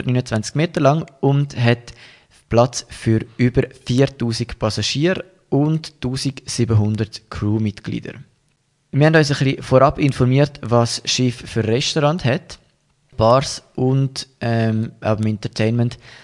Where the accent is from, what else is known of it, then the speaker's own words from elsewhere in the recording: Switzerland; weil im Mittelmeer haben wir als Schweizer sowieso gute Internetverbindungen gehabt